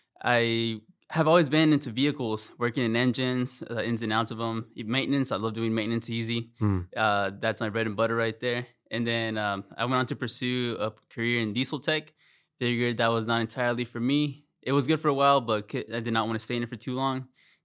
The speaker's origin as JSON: {"language": "English", "town": "Dallas", "region": "Texas", "country": "United States", "tie": "born or raised there", "said": "So, born and raised in Dallas, Texas. Very proud of my Texas, will not lie."}